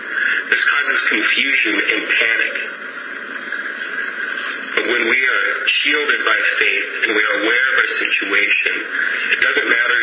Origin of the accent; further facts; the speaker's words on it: Midwest, United States; I grew up in the Midwest and we had nice green lawns